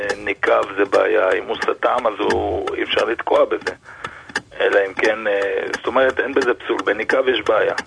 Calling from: Jerusalem, Jerusalem District, Israel

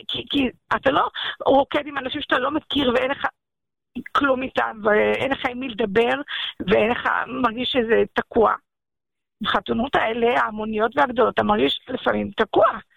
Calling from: Jerusalem, Jerusalem District, Israel; מירושלים.

